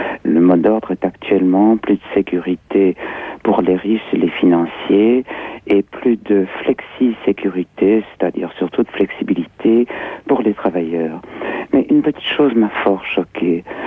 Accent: Belgium; Je suis belge et syndicaliste.

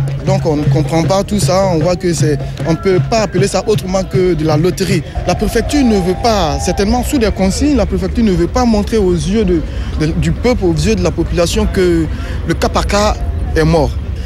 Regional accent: Côte d’Ivoire; moved away as an adult; now in France; Moi, je viens de la Côte d'Ivoire.

